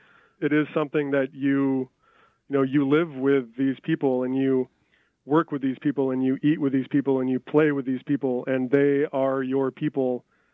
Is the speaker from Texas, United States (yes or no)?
no; Grand Rapids, Michigan, United States; of Grand Rapids and the area. You know, it's cool to be able to bring in some of the artists from my hometown, my home area.